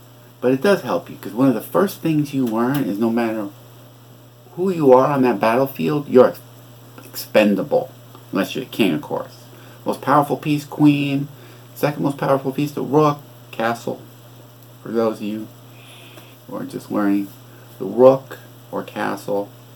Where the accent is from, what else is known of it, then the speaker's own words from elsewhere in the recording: United States; Hey, I'm American, Vlad. So, I think Americans need to pay attention to chess.